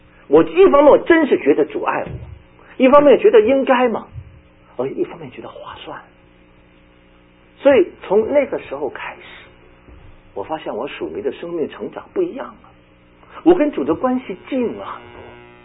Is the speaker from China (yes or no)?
yes; Beijing, China; 我们北京人说就是还没门了呢